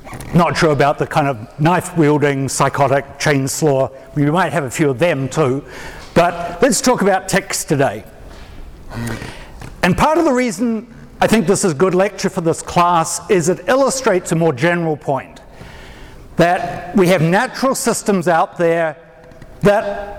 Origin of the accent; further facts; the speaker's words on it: New Zealand; now in Tennessee, United States; I'm a New Zealander, which is why I speak funny.